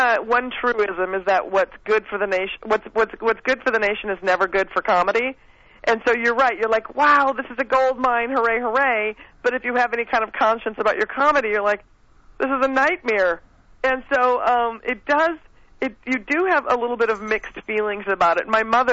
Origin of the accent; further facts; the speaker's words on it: Minneapolis, Minnesota, United States; I am born and raised in Minneapolis.